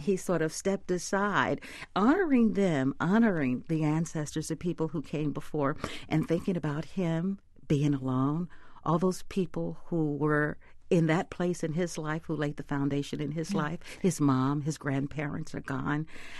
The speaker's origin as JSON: {"language": "English", "region": "Arkansas", "country": "United States", "said": "When people hear that I'm from Arkansas and remember those times, they talk about going to this place for barbecue."}